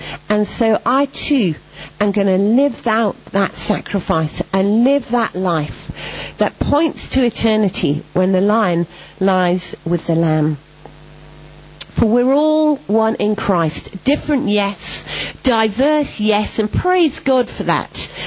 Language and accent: English; England, United Kingdom; I, being naively English